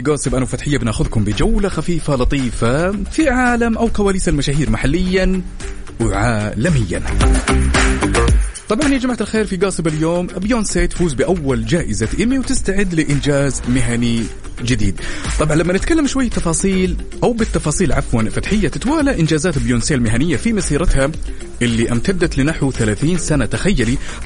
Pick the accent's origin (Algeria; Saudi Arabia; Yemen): Saudi Arabia; Medina, Medina Province; انا هو من المدينة المنورة صح؟